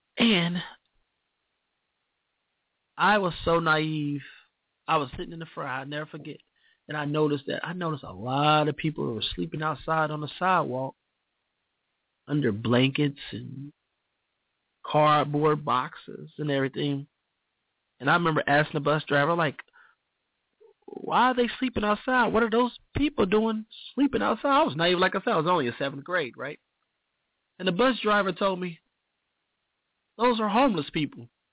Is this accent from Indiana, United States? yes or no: yes; Indianapolis, Indiana, United States; I came from Indianapolis, Indiana. Very, very humble beginnings. Indianapolis is pretty much a big country town. So it was my first time out to the East Coast.